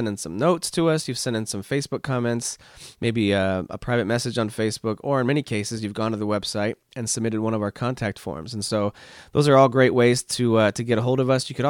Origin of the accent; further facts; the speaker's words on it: Midwest, United States; I'm from the Midwest. We overdo everything in pronunciations.